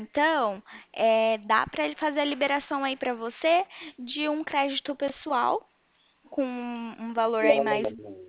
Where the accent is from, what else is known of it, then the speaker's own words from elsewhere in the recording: São Paulo, Brazil; eu sou interior de São Paulo.